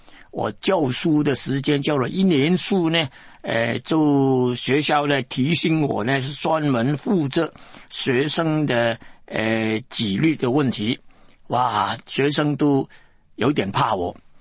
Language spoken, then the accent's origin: Chinese; China; 叫我明白我是中国人